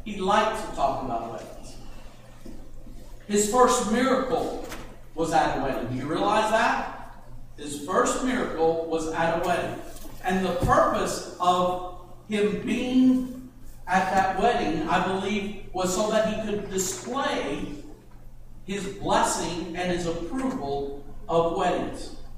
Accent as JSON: {"language": "English", "region": "Tennessee", "country": "United States", "said": "I was a young man, and I was from Tennessee, and the weddings in Tennessee are usually quite simple"}